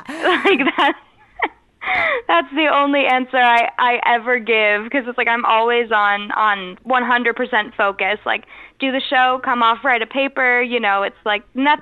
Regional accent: California, United States; I did a couple shows with them in my hometown last year, of San Francisco and Los Angeles.

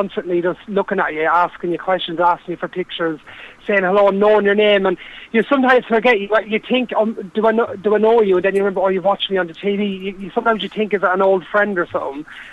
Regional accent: Ireland; I mean, I'm like an Irish traveller. I come from a humble background.

